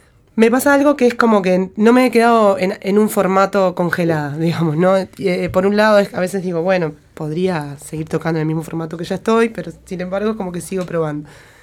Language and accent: Spanish; Ciudad de la Costa, Canelones, Uruguay; Yo soy de Ciudad de la Costa, que se llamaba Tres Cuartos